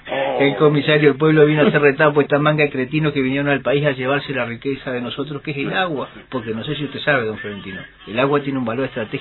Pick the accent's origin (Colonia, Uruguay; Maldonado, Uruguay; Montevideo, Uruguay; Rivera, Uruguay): Maldonado, Uruguay; Yo vengo de Maldonado.